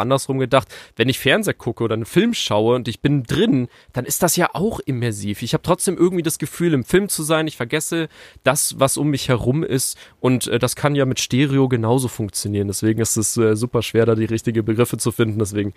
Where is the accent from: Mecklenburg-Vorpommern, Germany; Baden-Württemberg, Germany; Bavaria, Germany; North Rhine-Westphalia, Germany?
Bavaria, Germany; Ingolstadt; now in Munich, Germany; Ich komme hier aus München, also beziehungsweise ich komme aus Ingolstadt, aber ich sitze hier in München in meinem Studio in Mosach, falls das jemand kennt, im Nordwesten.